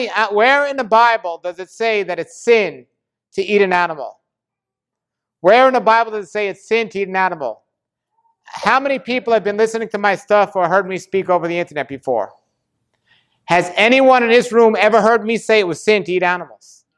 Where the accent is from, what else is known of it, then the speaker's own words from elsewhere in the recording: New York, United States; I'm from New York. There's no way I'm eating the fish in New York.